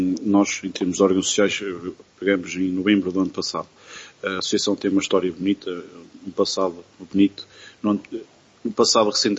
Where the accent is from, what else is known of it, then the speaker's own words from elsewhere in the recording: Barra, Portugal; Nós também somos quase filhos da terra. Não nasci na Barra, mas morei desde sempre na Barra.